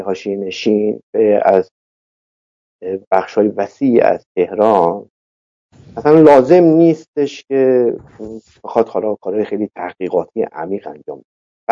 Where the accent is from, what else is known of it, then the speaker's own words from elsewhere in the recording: Iran; امروز من به عنوان یک ایرانی که الان در خدمت شما هستم